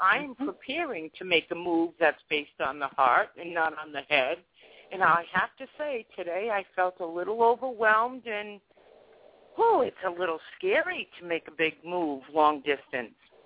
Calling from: Rhode Island, United States; I'm calling from Rhode Island.

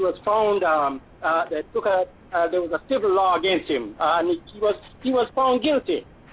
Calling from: Florida, United States; I'm calling from Florida.

